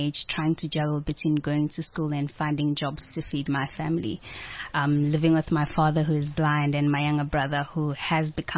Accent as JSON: {"language": "English", "town": "Davidson", "region": "Gauteng", "country": "South Africa", "said": "I'm all the way from Davidson, which is a township situated in the east of Johannesburg."}